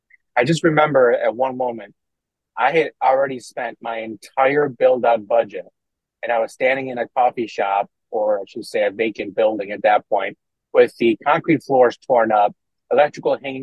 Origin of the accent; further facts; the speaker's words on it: Iceland; at least back then, growing up in Iceland, we didn't really knock the door.